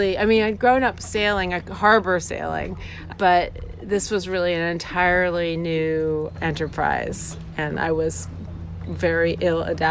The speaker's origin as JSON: {"language": "English", "region": "Maine", "country": "United States", "tie": "born or raised there", "said": "I came home to my home state of Maine"}